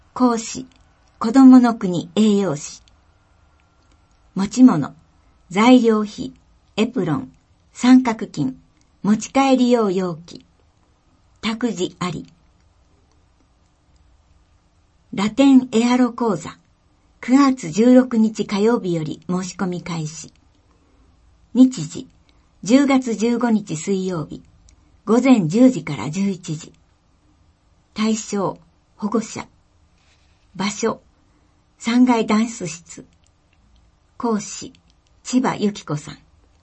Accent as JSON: {"language": "Japanese", "country": "New Zealand", "second_language": "Japanese", "lives_now": "Japan", "said": "今回は私の出身国であるニュージーランドの文化についてご紹介したいと思います。"}